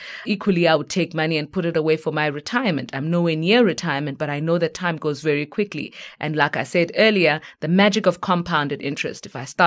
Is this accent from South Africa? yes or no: yes; Eastern Cape, South Africa; because I come from the Eastern Cape. Come December time, I'm probably going to go home, like the many migrants who go back down to the coast.